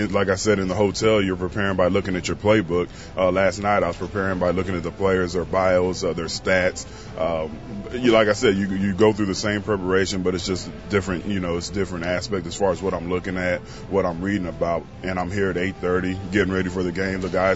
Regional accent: Texas, United States; I'm a Texan. I'm raised in Texas. So I'm always going to be a homer.

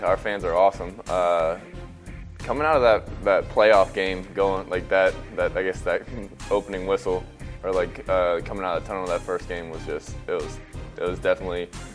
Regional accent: Ohio, United States; Obviously, I'm from Ohio. I probably had 50 people at that game.

